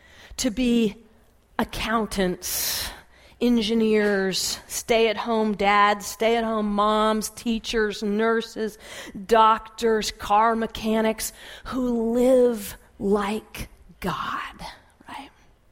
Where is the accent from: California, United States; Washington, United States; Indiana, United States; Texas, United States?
California, United States; When I became a Christian at the age of 17 at a little camp here in Southern California, I grew up in Southern California, a little camp called Forest Home